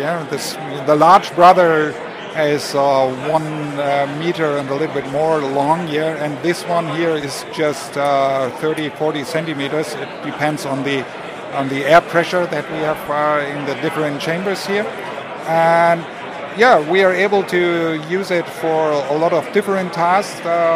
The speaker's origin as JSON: {"language": "English", "country": "Germany", "second_language": "English", "said": "I come from Germany, from the headquarters of Festo Didactic, from the didactic part of the Festo company."}